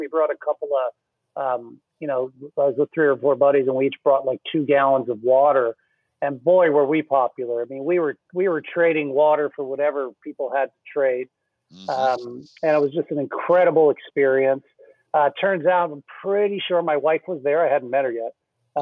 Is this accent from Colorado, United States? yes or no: no; Philadelphia, Pennsylvania, United States; I'm originally from Philly.